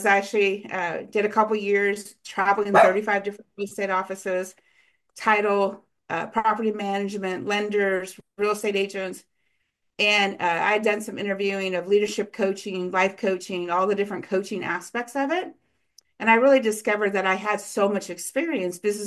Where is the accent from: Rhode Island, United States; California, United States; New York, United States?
California, United States; Victorville; And my hometown, if those of you that have any clue where Victorville, California is, that was where I grew up at.